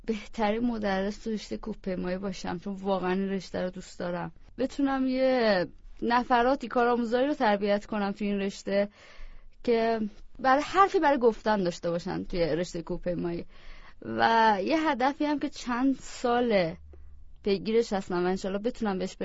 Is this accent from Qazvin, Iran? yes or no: yes; Qazvin, Iran; born there; من تو شهر قزوین به دنیا اومدم، شهرستان قزوین. فرزند اول خانواده هستم و یک خواهر و دو برادر هم دارم که از خودم کوچیک‌تر.